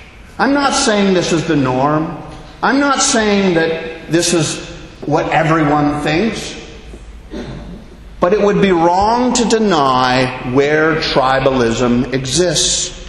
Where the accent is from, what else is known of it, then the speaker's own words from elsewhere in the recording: Canada; As most of you know, I grew up in Canada, and like every place on earth, there is tribalism.